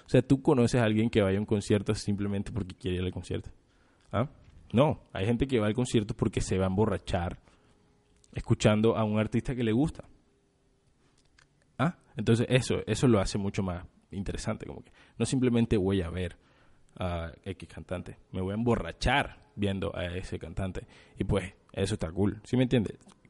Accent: Colombia; porque yo no sé de verdad cómo cuando nosotros como colombianos adaptamos este tipo de celebraciones

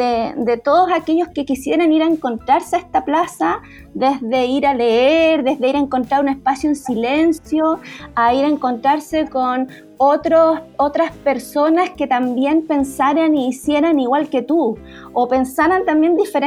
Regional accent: Los Andes, Valparaíso, Chile; Yo no soy de Santiago, soy de los Andes y soy más chica

